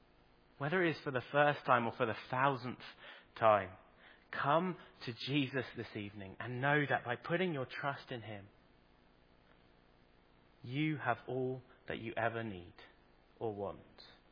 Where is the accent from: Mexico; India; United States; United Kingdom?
United Kingdom; England; now in Ireland; I know part of that is maybe because I'm English